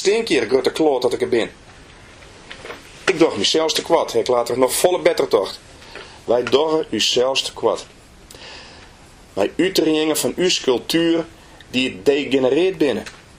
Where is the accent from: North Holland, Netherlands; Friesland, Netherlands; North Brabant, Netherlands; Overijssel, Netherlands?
Friesland, Netherlands; Dan kom ik uit Friesland, ik kom uit Nederland